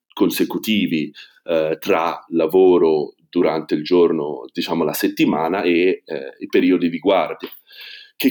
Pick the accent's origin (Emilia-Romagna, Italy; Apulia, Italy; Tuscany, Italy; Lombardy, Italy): Tuscany, Italy; Florence; ho 30 anni e vengo da Firenze.